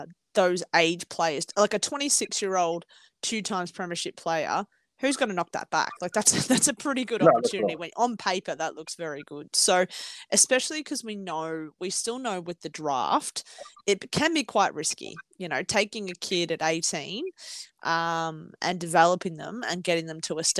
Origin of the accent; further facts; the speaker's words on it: Australia; And we, as an Australian cricket fan and as a North Melbourne women's fan, you love to see it.